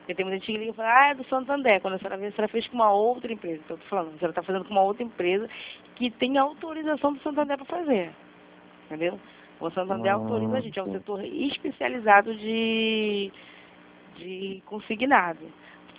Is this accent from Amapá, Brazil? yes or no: no; Rio de Janeiro, Brazil; eu sou do Rio